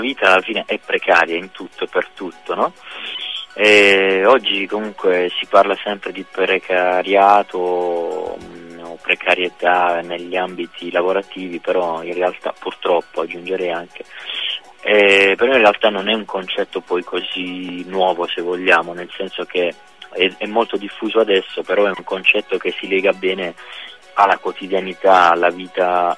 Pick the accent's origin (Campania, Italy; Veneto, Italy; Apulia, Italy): Apulia, Italy; Monopoli; Monopoli.